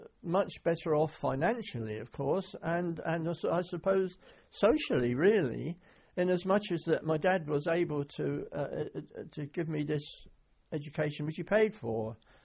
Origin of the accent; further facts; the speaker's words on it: Radstock, South West England, United Kingdom; born there; Yep, I was born in North Somerset in 1922.